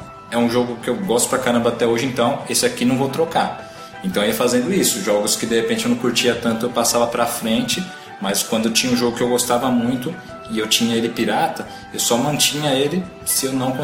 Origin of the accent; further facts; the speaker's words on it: Osasco, São Paulo, Brazil; pra quem não sabe, nós somos de Osasco.